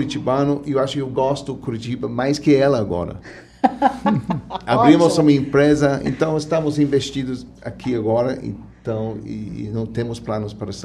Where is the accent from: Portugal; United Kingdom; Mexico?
United Kingdom; England; Portuguese is a second language; moved away as an adult; also born or lived in New Zealand; now in Brazil; Mas eu saí da Inglaterra com 20 anos, querendo viajar.